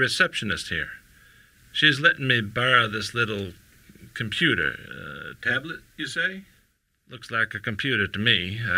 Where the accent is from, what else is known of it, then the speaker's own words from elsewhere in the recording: Tulsa, Oklahoma, United States; I am 97 years old, and I was born and raised in Tulsa.